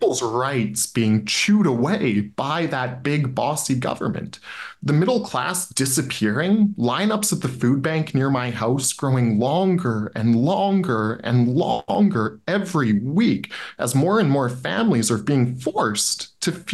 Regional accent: Saskatchewan, Canada; I'm originally from South Central Saskatchewan, from a little town where it gets so cold in the winter.

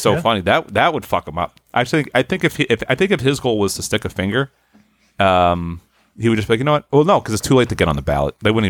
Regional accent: Haverhill, Massachusetts, United States; Yeah, I know who she is. I'm from Haverhill.

